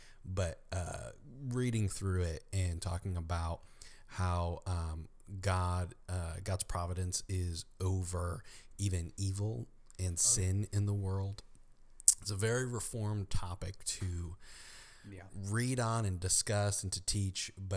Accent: Elmira, New York, United States; Did you know that he is buried in my hometown of Elmira, New York?

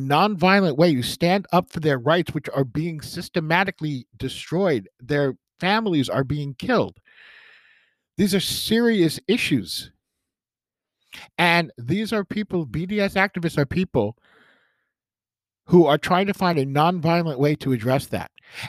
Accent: New York City, New York, United States; I grew up in New York City. And that happened to me on more than one occasion.

